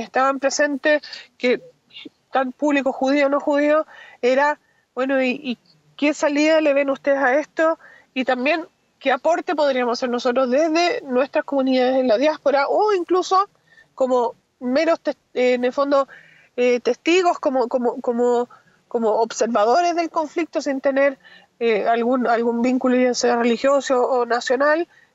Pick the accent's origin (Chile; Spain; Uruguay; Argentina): Chile; Porque nosotros también somos chilenos